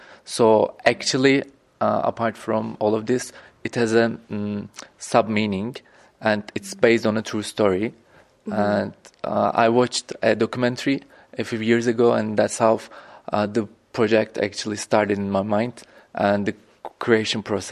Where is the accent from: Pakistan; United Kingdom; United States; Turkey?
Turkey; Adıyaman; English is a second language; I'm originally from Adıyaman, which is on the eastern Anatolia